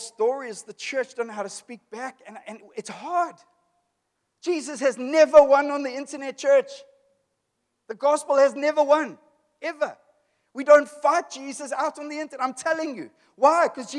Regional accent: Cape Town, Western Cape, South Africa; I come from Cape Town. We have furries in Cape Town.

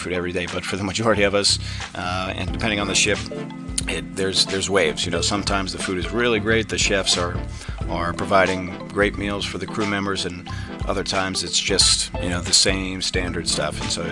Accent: United States; I'm from the United States, as I mentioned, so for me, this job was mostly about traveling the world and getting to experience something new.

